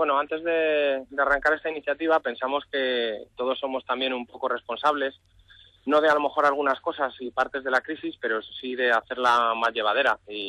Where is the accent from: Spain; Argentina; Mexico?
Spain; Madrid, Community of Madrid; somos de Madrid, la gran mayoría del grupo